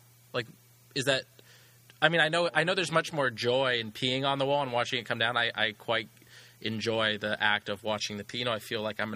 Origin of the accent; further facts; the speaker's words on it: San Clemente, California, United States; And then I was … because I grew up in San Clemente, wakeboarder kid, 16, when I was 6.